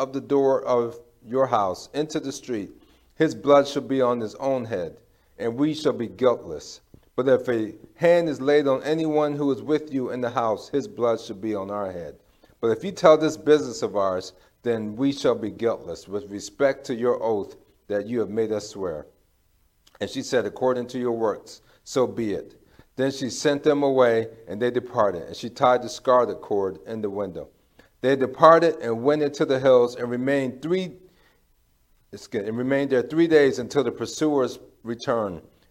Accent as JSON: {"language": "English", "town": "Columbia", "region": "Maryland", "country": "United States", "tie": "born or raised there", "said": "And I'm from Columbia, Maryland. It's where I was raised, and we had an amphitheater."}